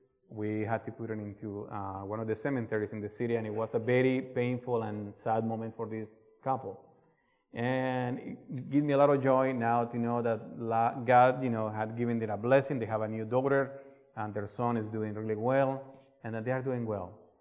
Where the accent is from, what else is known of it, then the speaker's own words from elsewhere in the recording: Colombia; the place where I came from is South America. I used to tell people, I'm from Colombia.